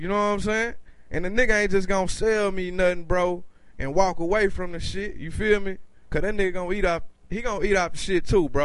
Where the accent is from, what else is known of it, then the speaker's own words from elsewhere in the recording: Dallas, Texas, United States; First off, man, I'm from South Dallas, man.